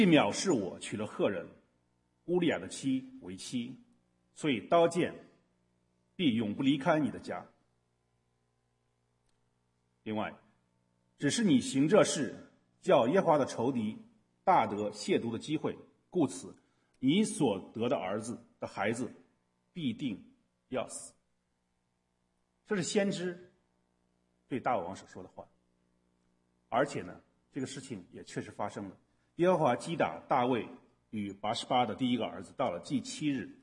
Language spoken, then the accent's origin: Chinese; China; 像对我们中国人也一样，对犹太人